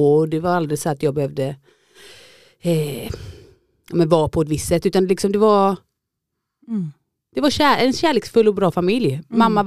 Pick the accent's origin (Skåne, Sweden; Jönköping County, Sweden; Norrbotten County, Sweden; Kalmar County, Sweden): Jönköping County, Sweden; Nässjö; Jag kommer från Nässjö. En stad i Småland. Uppvuxen med min mamma, min pappa och mina två yngre syskon.